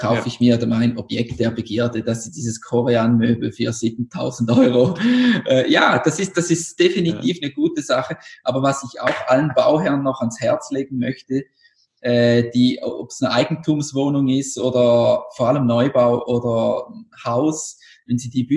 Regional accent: Switzerland; Weil bei uns in der Schweiz ist zum Beispiel beim Sanitärbudget auch das dabei, was in der Wand ist.

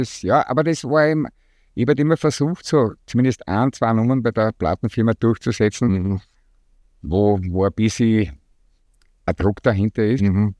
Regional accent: Graz, Styria, Austria; Nein, ich bin ein gebürtiger Grazer.

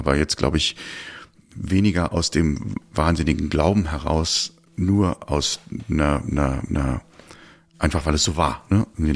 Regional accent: Schmelz, Saarland, Germany; in dem Dorf, wo ich herkomme, aus der Gemeinde Schmelz, Hüttersdorf, das war das Dorf, wo die Kirche war und wo der Kirchenchor war.

